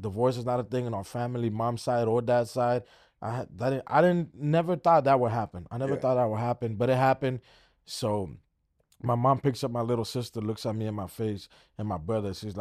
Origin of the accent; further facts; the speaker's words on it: Oakland, California, United States; I was raised in Oakland my whole life.